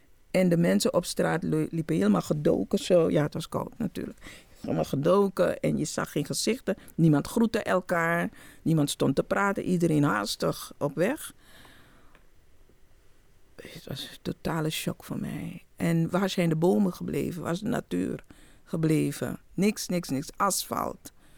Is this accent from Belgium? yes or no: no; Suriname; now in Netherlands; Want ik ben in Suriname opgegroeid in de jaren 60.